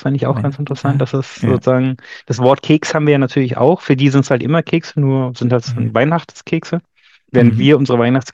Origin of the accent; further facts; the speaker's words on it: Austria; bei uns in Österreich haben wir keinen tatsächlich